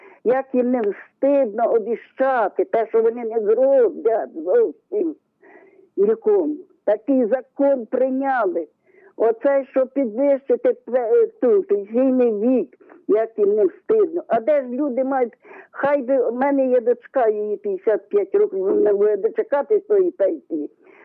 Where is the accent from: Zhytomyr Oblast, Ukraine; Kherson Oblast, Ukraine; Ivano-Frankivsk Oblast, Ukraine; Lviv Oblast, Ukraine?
Zhytomyr Oblast, Ukraine; Я з Житомирщини